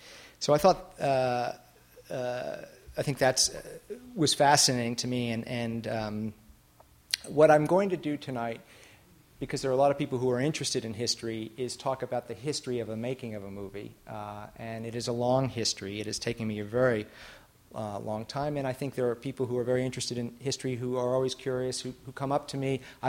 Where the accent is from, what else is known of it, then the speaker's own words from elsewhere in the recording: New York City, New York, United States; moved away as an adult; I grew up in New York City wanting to be a foreign correspondent.